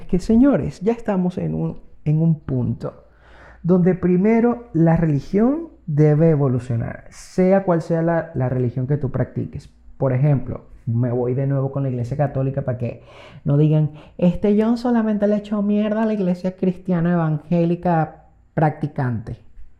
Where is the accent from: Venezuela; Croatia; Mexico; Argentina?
Venezuela; Maracaibo, Zulia; vivo en una ciudad súper creyente de la Virgen María, soy de Venezuela, para los que no lo sepan, de Maracaibo